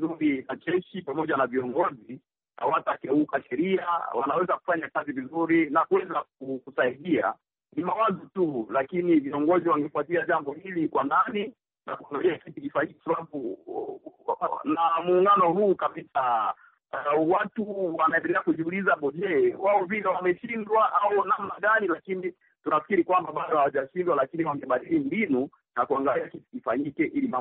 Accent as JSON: {"language": "Swahili", "town": "Beni", "region": "North Kivu", "country": "DR Congo", "said": "Mimi kama mbunge mstaafu ambaye natokea maeneo ya Beni"}